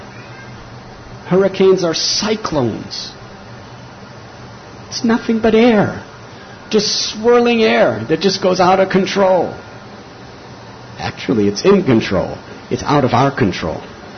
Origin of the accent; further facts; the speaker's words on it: Chicago, Illinois, United States; I'm from Chicago, so is Trinakarta Prabhu.